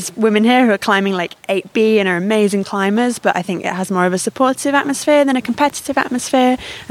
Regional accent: Bristol, South West England, United Kingdom; I'm from Bristol.

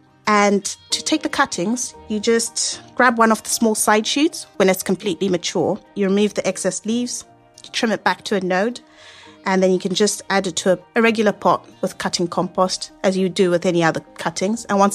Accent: Zimbabwe; moved away; I'm from Zimbabwe, and one of our staple dishes there is something called sadza and muriro

